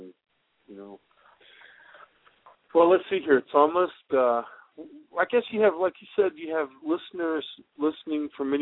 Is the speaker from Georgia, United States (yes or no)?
no; Florida, United States; I was born and raised in Florida, so I get it, you know.